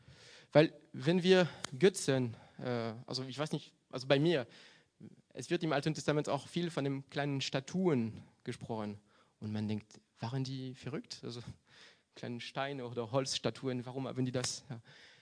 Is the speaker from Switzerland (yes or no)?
no; Brittany, France; als Christ